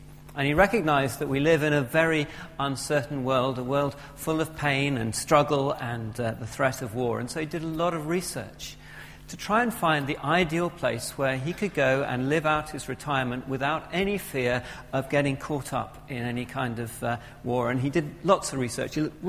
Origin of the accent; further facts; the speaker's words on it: England, United Kingdom; our own castle, as we English like to put it, where we can shut ourselves away and pretend that nothing is happening.